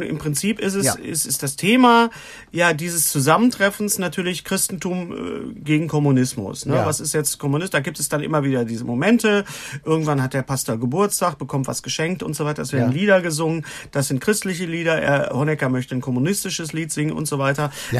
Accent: West Germany, Germany; Sehe ich das falsch als Wessi?

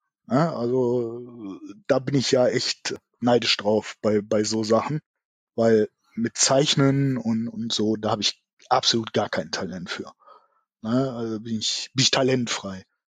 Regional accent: Duisburg, North Rhine-Westphalia, Germany; Ja, ich komme aus Duisburg.

